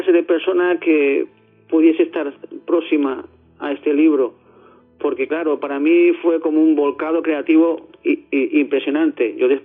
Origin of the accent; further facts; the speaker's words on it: Barcelona, Catalonia, Spain; now in Terrassa, Spain; Yo soy natural de San Andrés, de Barcelona. Pero hace como más de 20 años que vivo en Tarrasa.